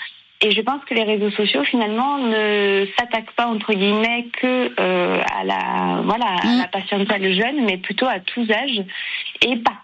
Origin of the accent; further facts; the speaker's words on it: Brittany, France; moi je suis de Bretagne à l'origine, donc proche de la mer